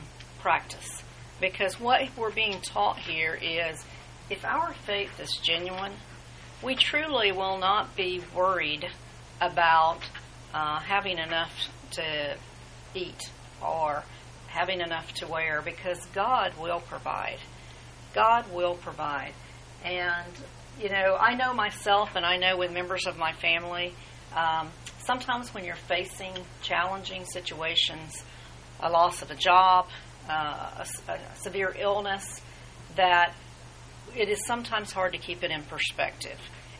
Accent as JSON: {"language": "English", "region": "the South", "country": "United States", "tie": "born or raised there", "said": "I grew up in the South and tornadoes were the thing."}